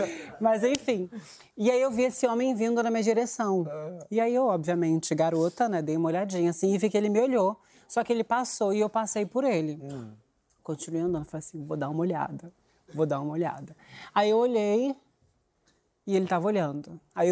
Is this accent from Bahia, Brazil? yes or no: no; São Gonçalo, Rio de Janeiro, Brazil; E eu tava em São Gonçalo, porque sou de São Gonçalo. São Gonçalo pro mundo.